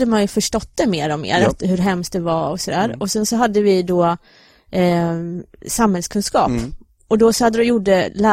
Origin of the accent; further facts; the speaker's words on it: Sweden; Utom jag då, eftersom jag var från Sverige. Då kände jag mig ensam.